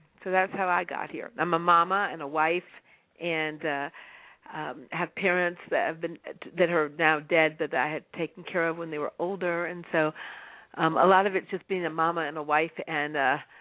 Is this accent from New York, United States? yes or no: no; Washington, District of Columbia, United States; also born or lived in Detroit; now in Nashville, United States; but I was born in Detroit, Michigan. I was born in Motown in 1959. I just had my 53rd birthday, so I'm a little bit of an old head here, and I grew up in Washington, D.C., and then moved back south to Nashville, Tennessee.